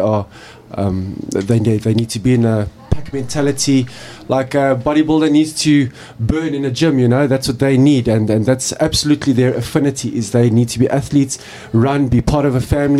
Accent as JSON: {"language": "English", "town": "Durban", "region": "KwaZulu-Natal", "country": "South Africa", "tie": "born or raised there", "said": "I'm originally a Natal boy, born and bred in Pangeni in Durban."}